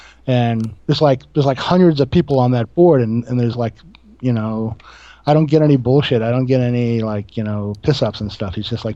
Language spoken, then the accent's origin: English; Tampa, Florida, United States; Okay, because I grew up in Tampa, which is it's like just it's to the right of right wing, I guess.